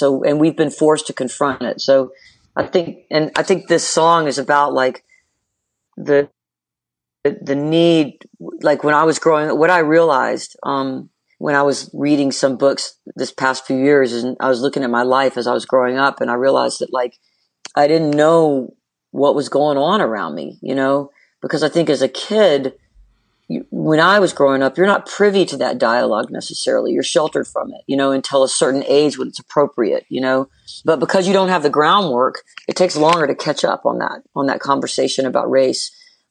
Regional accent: Atlanta, Georgia, United States; the song is just kind of takes me through my life down here, like growing up in Atlanta

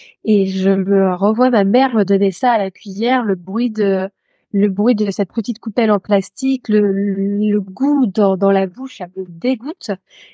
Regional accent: Caen, Normandy, France; Alors, j'ai grandi en Normandie, une partie dans la Manche et une autre partie ensuite à Caen pour mes études. Et c'est l'endroit où je me sens chez moi. Et d'ailleurs, j'habite près de Caen aujourd'hui.

